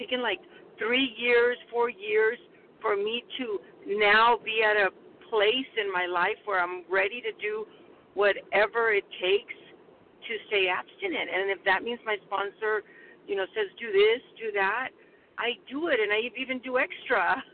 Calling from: California, United States; Yes, I'm calling from California.

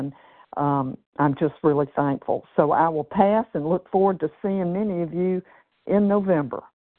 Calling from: Tennessee, United States; I am calling from Tennessee this morning

